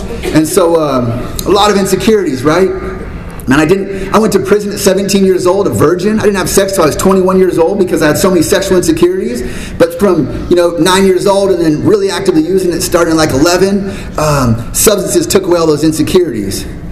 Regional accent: Longview, Washington, United States; I grew up in Southwest Washington, predominantly white community.

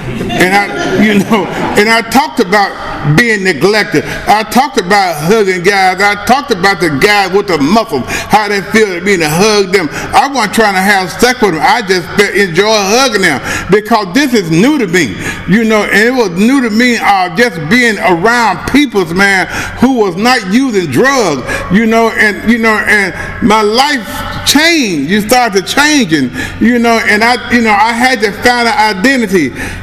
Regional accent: Chicago, Illinois, United States; You know, I'm from Chicago. I was raised in Chicago in the Englewood community. You know, I went to Englewood High School, for crying out loud.

